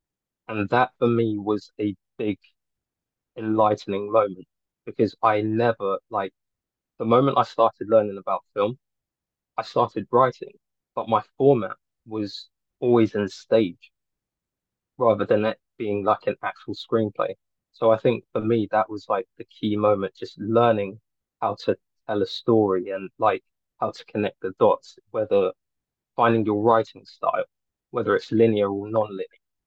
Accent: London, United Kingdom; I'm a filmmaker from Northwest London.

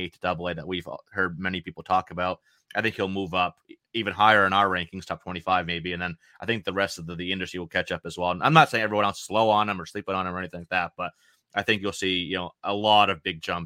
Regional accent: Maine, United States; I'm from Maine. I'm from Maine, so yeah, I'm used to the cold weather.

